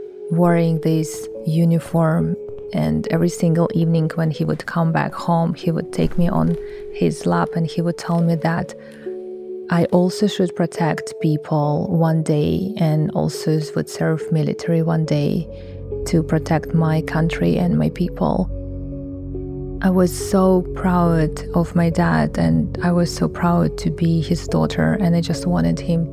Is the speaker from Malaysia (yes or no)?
no; Kazakhstan; born there; English is a second language; I was born in Soviet Union, in USSR, the country which doesn't exist anymore. My parents coming from Central Asia. According to my DNA, I don't have any Russian blood inside of me. But Kazakhstan was part of USSR.